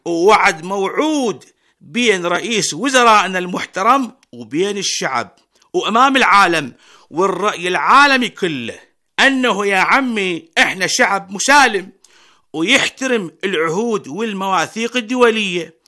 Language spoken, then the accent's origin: Arabic; Iraq; وأنا يا أبوي كعراقي مراقب للأحداث ويهتم بالصغيرة والكبيرة في بلده